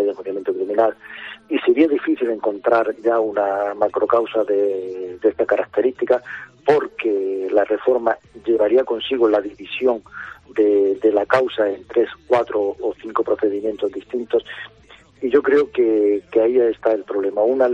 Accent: Andalusia, Spain; sobre todo para mí que soy almeriense, y es una forma de servir a mi provincia

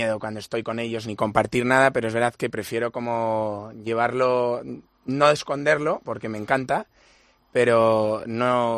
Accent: Alcobendas, Community of Madrid, Spain; Yo soy muy de Alcobendas

